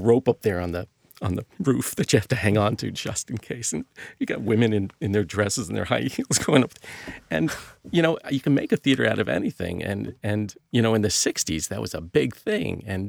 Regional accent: New York, United States; Not to me, because I'm from New York. I have seen theaters everywhere.

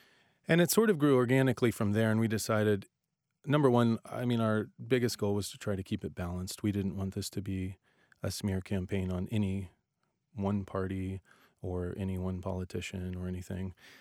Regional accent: Columbus, Ohio, United States; the producer and I, Chad Monin, we're both from Columbus.

